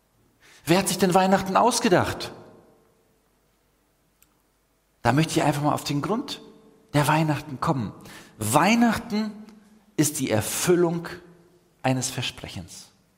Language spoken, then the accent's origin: German; Neuwied, Rhineland-Palatinate, Germany; Ich dachte, ich komme aus Neuwied.